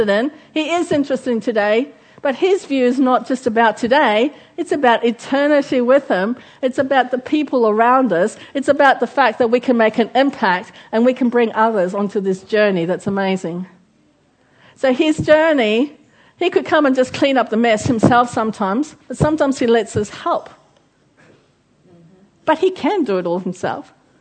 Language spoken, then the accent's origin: English; Australia; I came to England. I'm an Aussie.